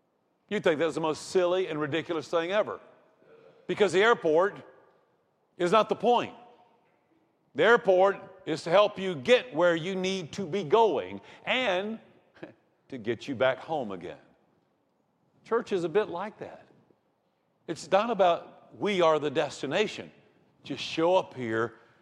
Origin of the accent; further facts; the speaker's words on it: Georgia, United States; also born or lived in Rome, Georgia; I heard it when I grew up in Putnam County, Georgia. I heard it when I moved away to college in Rome, Georgia.